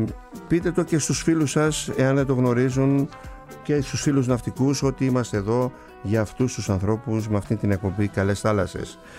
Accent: Kasos, South Aegean, Greece; σε φίλους μου και γνωστούς μου από το νησί μου την Κάσο

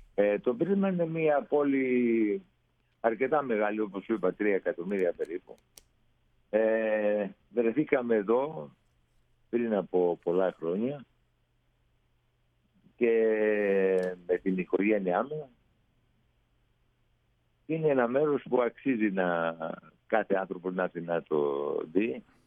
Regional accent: Greece; moved away as an adult; now in Australia; εγώ έφυγα από την Ελλάδα για 2 χρόνια. Είπα θα πάω 2 χρόνια στην Αυστραλία και μετά να γυρίσω στην Ελλάδα.

